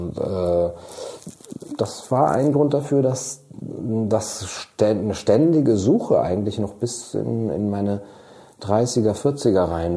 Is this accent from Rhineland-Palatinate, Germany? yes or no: no; Cologne, North Rhine-Westphalia, Germany; ich bin in Köln geboren, aufgewachsen, zur Schule gegangen